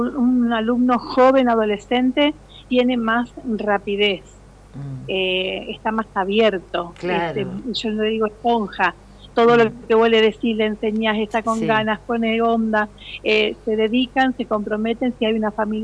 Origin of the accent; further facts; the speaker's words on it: San Jerónimo, Argentina; Yo, por ejemplo, soy de San Jerónimo y me han dicho, yo ya estoy jubilada